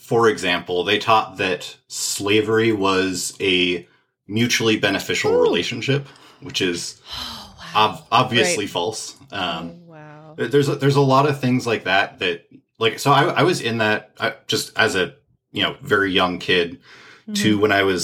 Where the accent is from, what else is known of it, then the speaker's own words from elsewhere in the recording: Santa Cruz, California, United States; so I grew up in Santa Cruz. So Santa Cruz is like a, you know, there's a major university there.